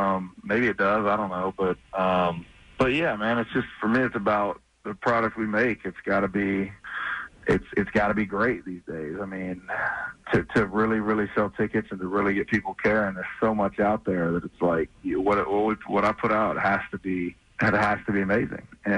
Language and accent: English; Daytona Beach, Florida, United States; Yeah, I mean, well, I'm from Daytona originally